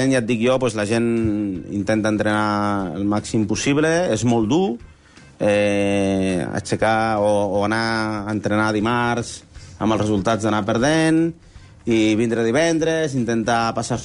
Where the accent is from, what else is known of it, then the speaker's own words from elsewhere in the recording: Hospitalet, Catalonia, Spain; Vaig marxar perquè hi havia un projecte bonic al meu poble, Hospitalet.